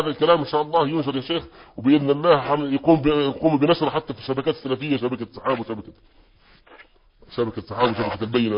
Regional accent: Libya; طبعا احنا ليبيين ونعرف الليبيين ونعرف العائلات الليبية والمناطق

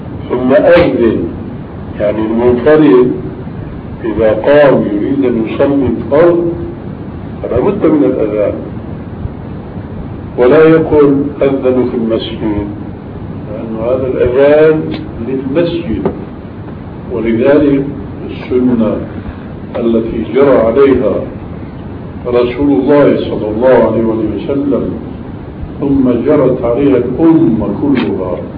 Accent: Damascus, Damascus Governorate, Syria; فهم رجل في الأخير أنه صلاته كما يقول عندنا في دمشق فشكلي

